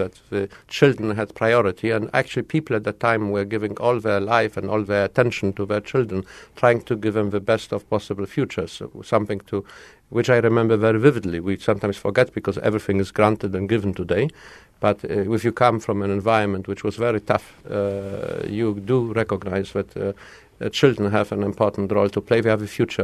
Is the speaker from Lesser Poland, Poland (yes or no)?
yes; Krakow, Lesser Poland, Poland; English is a second language; I was born in Poland, in the south of Poland, in Krakow, in an environment which was in ruins after the Second World War